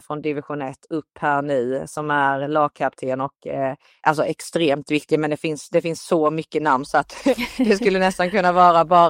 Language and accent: Swedish; Blekinge, Sweden; det är 1,5 mil, det är 16 kilometer och 17 minuter i bil hemifrån där jag växte upp till Strandvallen